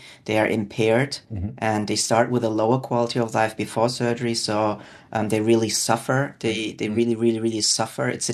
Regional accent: Karlsruhe, Baden-Württemberg, Germany; English is a second language; I was born and raised in a town in Germany called Karlsruhe. I studied in Heidelberg, which is not far away.

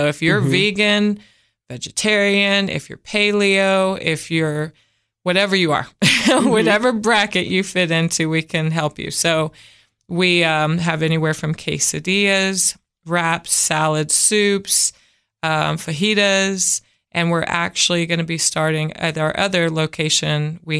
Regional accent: Arizona, United States; I'm from Arizona, so we'd walk down to the 7-Eleven or Circle K

